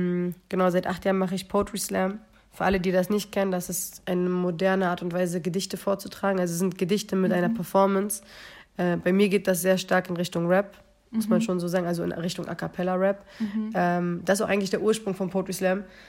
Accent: Berlin, Germany; Nein, wir sind Berliner, wir sind stolz drauf. Nice. Berlin bleibt hart, weißt du? Represent. Ja. Ich komme aus dem Wedding. Das ist meine Ecke.

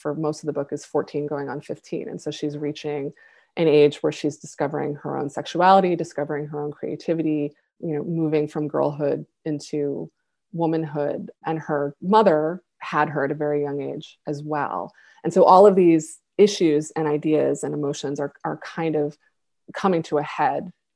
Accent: Buffalo, New York, United States; in my hometown of Buffalo, where the book is set

